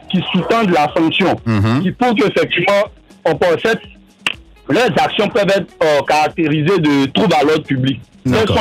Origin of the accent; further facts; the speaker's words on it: Côte d’Ivoire; Nous sommes des habitants, nous sommes des Ivoiriens.